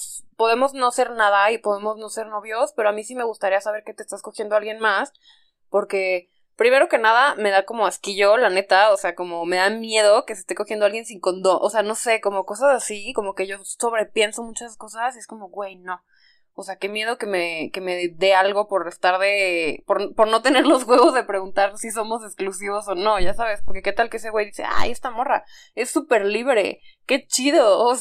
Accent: Chihuahua, Mexico; porque soy de Chihuahua

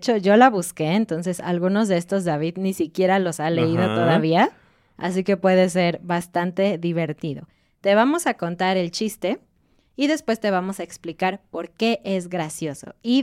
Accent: Mexico; a los mexicanos nos gusta mucho

